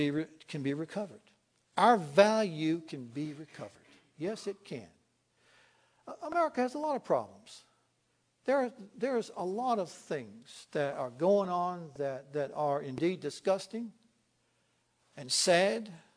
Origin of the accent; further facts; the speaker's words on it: Lynchburg, Virginia, United States; there's even 4 in my hometown, Lynchburg.